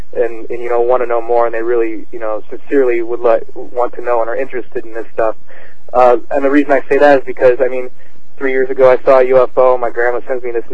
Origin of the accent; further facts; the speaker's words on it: Nebraska, United States; I'm from Nebraska